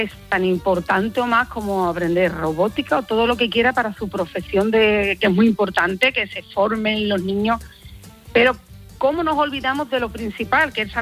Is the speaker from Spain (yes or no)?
yes; Seville, Andalusia, Spain; soy una autora sevillana que también escribo teatro.